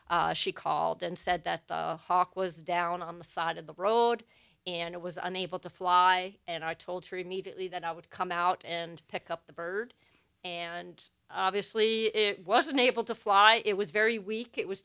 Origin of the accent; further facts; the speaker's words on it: New Jersey, United States; now in Wisconsin, United States; I'm actually was born and raised in New Jersey.